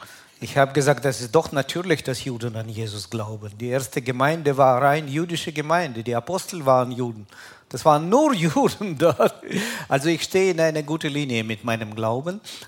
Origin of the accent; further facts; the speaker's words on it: Kyiv, Ukraine; now in Germany; Ich komme nicht aus Israel. Ich bin in der Ukraine aufgewachsen, ein Land, das heute ständig unter einem Bombardement steht. Und in der Hauptstadt Kiew bin ich aufgewachsen und geboren